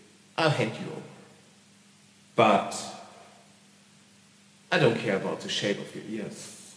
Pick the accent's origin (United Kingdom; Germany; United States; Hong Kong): Germany; English is a second language; I'm an actor from Germany, so you will hear a little accent, but I hope you will love it.